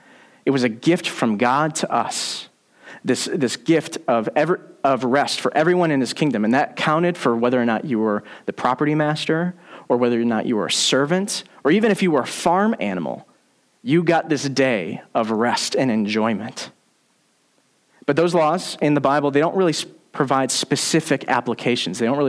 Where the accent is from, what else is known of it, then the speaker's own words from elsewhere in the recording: Michigan, United States; That's calling us back to my home state of Michigan, calling us back to our home region in the Traverse area